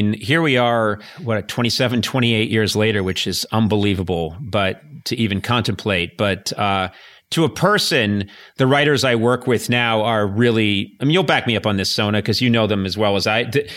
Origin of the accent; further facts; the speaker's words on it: Brookline, Massachusetts, United States; I was in Brookline, Mass.